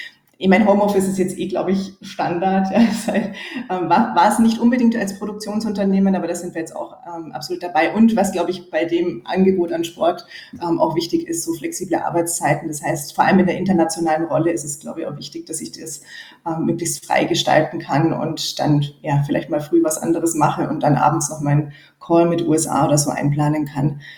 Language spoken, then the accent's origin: German; Nuremberg, Bavaria, Germany; moved away as an adult; Ich komme ursprünglich aus Nürnberg und bin vor 7 Jahren eben auch für die Stelle bei Egger dann eben als Corporate HR Head umgezogen